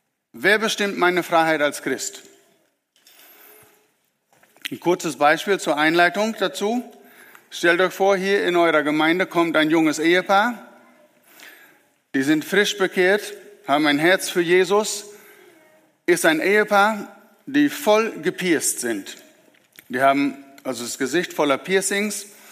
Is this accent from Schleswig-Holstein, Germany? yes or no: no; Lower Saxony, Germany; now in Argentina; Wahrscheinlich habt ihr es inzwischen erraten durch meinen Akzent. Ich komme aus Ostfriesland. Ich spreche normalerweise Plattdeutsch. Irgendwie hört man das immer wieder. Wir sind also seit 1999 in Argentinien